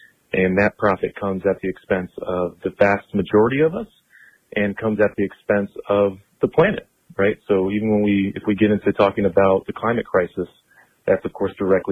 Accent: Tampa, Florida, United States; Yeah, so I grew up in Tampa. I'm local here, lived here most of my life.

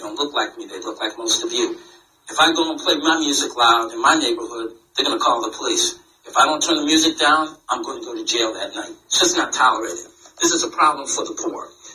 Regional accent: Chicago, Illinois, United States; now in Lakewood Ranch, United States; I don't live in Newtown. I don't want to live in Newtown. I live in Lakewood Ranch. I'm from Chicago.

